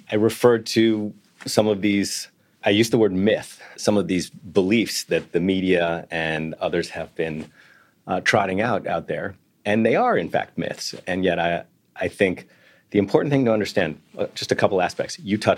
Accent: United States; I'm American. I grew up in the US.

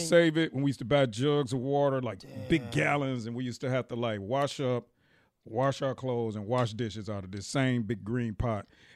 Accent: San Diego, California, United States; We're from San Diego.

